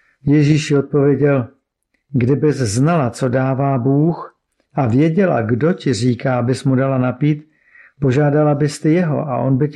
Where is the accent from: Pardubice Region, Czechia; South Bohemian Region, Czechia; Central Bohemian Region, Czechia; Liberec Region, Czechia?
South Bohemian Region, Czechia; Trhové Sviny; also born or lived in České Budějovice; Církev bratrská. Narodil jsem se v roce 1975 v Českých Budějovicích. Vyrůstal jsem ale v Trhových Svinech. Jako malý jsem byl pokřtěn v místním katolickém kostele